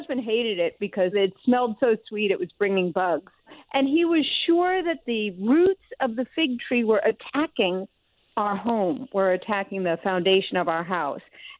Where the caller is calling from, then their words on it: Philadelphia, Pennsylvania, United States; I'm fine, and I am actually calling from Philadelphia.